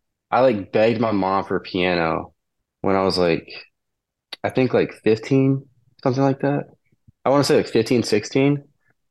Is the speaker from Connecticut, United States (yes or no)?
no; Alabama, United States; Yeah, it's cool. I mean, like, obviously, like, the number one thing to do there is the beach.